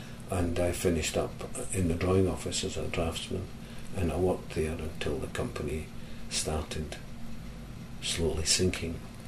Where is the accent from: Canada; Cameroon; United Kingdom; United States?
United Kingdom; Dundee, Scotland; English is a second language; And of course, I learned English before my mother. And so when we went shopping, by four I would take my mother to the shops. And at four and a half I started school in Dundee.